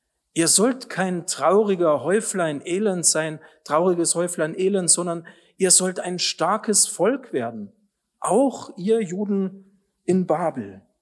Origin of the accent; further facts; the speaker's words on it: Regensburg, Bavaria, Germany; Meine Heimatstadt Regensburg